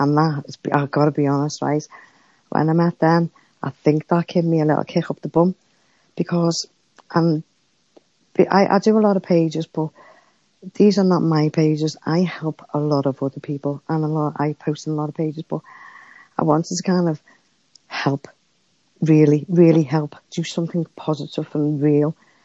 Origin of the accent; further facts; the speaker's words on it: Liverpool, North West England, United Kingdom; Now, I'm a Scouser. We call it green crack here because it's very strong.